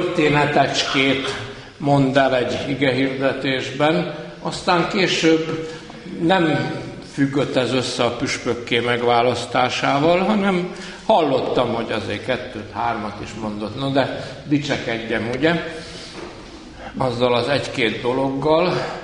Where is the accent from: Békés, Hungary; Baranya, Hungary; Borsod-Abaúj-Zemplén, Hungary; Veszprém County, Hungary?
Békés, Hungary; Tótkomlós; mert Tóth Komlós elég nagy ahhoz, hogy több iskolája is lehessen